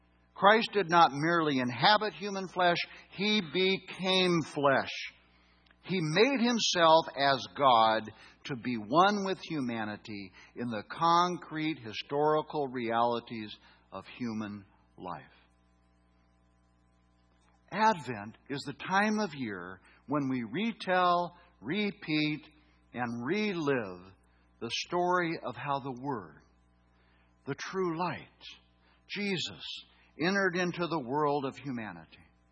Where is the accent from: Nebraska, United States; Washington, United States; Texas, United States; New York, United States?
Nebraska, United States; moved away as an adult; When I grew up in Nebraska, there's not a lot of oceanfront property. I read about oceans. I saw pictures of oceans. But when I came to California in my early 20s, I saw oceans.